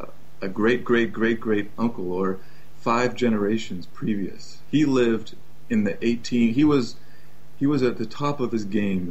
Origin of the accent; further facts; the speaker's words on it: New Hampshire, United States; moved away as an adult; now in Jamaica; I'm originally from New Hampshire in the United States.